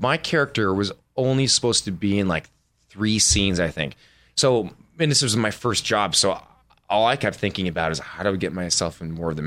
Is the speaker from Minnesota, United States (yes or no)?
yes; Minnesota, United States; South of St. Paul.